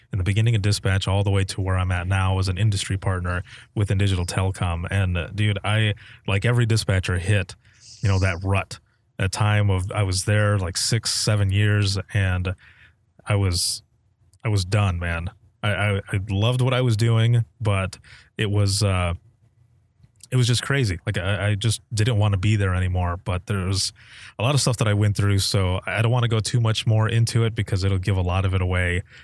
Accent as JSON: {"language": "English", "region": "Michigan", "country": "United States", "said": "I hail from Michigan, however, Indiana puts on a really good show."}